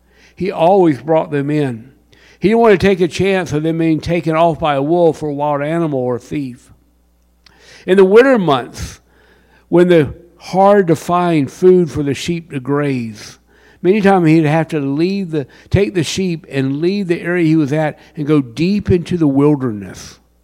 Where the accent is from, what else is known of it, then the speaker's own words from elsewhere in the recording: Colombia; I grew up in Colombia, and I have no idea what a shepherd does until I really begin to dig into it.